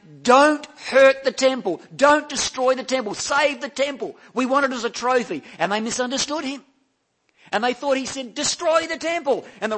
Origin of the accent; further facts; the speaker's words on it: Adelaide, South Australia, Australia; I come from Adelaide.